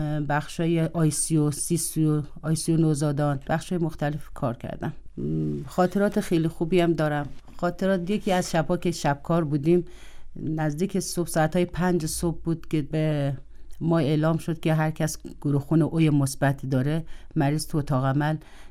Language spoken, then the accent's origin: Persian; Shirvan, North Khorasan, Iran; born there; در سال 1143 در شهرستان شیروان متولد شدم.